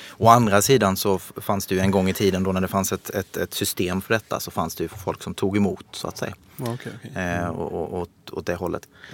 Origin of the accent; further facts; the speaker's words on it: Sölvesborg, Blekinge, Sweden; Jag kommer från Sölvesborg i Blekinge.